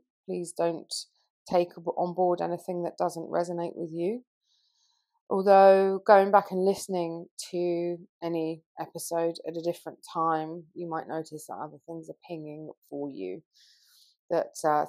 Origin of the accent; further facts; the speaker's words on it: London, United Kingdom; now in Peru; I live and work in Peru most of the time in the jungle with plant medicines, and even though I'm originally from London in the UK, and I dip in and out of the jungle